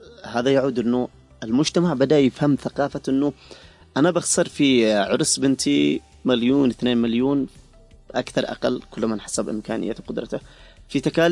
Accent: Yemen

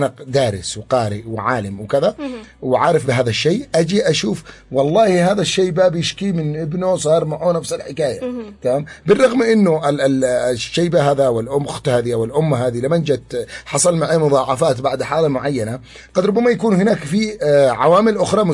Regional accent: Yemen; لكن تخيلي انه فعلا ما فيش زكام عندنا في اليمن على مدى 10 سنوات

